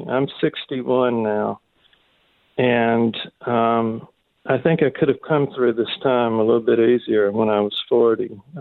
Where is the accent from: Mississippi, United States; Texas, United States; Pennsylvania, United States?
Mississippi, United States; It was, you know, I grew up in Mississippi, and that was the world to me.